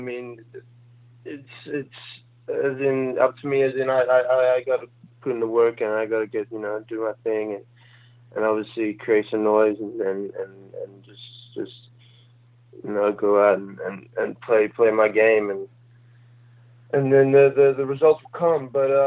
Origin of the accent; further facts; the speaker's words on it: Australia; now in United States; since I came from Australia to Vegas, and then Vegas to New Hampshire, and then obviously New Hampshire to UCLA.